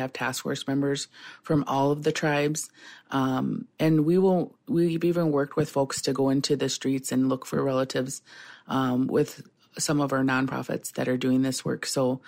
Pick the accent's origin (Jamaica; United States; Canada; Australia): United States; Bad River, Wisconsin; And so I know in my lifetime in Bad River, I'm from the Bad River Band of Lake Superior Chippewa.